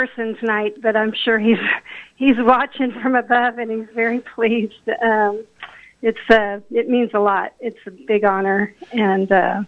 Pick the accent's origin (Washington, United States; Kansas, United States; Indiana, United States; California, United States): Kansas, United States; Emporia; You know, growing up in Emporia, we both grew up on the same street, on Prairie Street, and spent a lot of time at Emporia Country Club playing golf